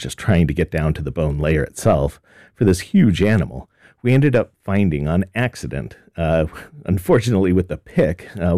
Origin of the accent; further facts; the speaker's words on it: Wyoming, United States; growing up, I grew up in Wyoming, and all the mountains and a lot of the structures that we see and talk about in geology, whether it's an anticline or mountain building, it's all right there.